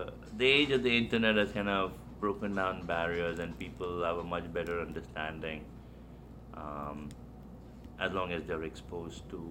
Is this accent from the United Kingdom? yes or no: no; India; when they knew that I was from India